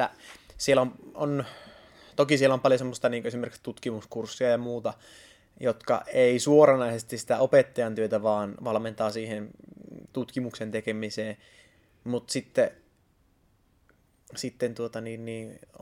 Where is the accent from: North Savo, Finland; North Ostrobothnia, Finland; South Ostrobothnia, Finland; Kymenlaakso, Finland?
North Ostrobothnia, Finland; Pyhäjoki; also born or lived in Oulu / Merijärvi; Mä oon syntynyt Oulussa 26 vuotta sitten ja sitten olen 5-vuotiaana muuttanut pois ja Merijärven kautta Pyhäjoelle. Ja Pyhäjoella kävin koulun ja tavallaan olen sieltä sillain kotoisin